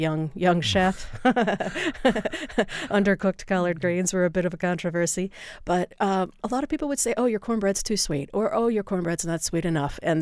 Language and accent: English; the South, United States; I grew up in the South as well, and of course corn is a huge, you know, product on the table there